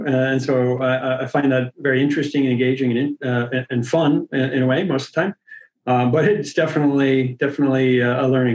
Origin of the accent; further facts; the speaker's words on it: Seattle, Washington, United States; I grew up here in the Seattle area and moved back very year to get back to the climate. And I have family here.